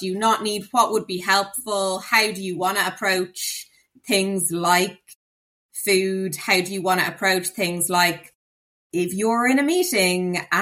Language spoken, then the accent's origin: English; Ireland; I am Irish, I grew up in Ireland